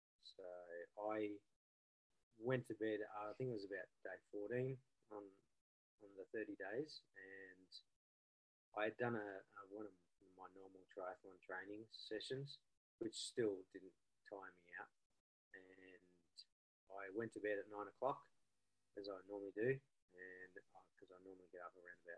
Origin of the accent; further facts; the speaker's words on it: Australia; As an Australian athlete, is stuff even legal for me to take?